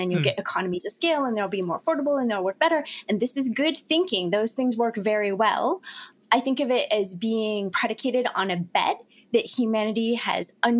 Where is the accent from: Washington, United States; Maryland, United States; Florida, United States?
Florida, United States; Miami; I'm from Miami and grew up in hurricane culture.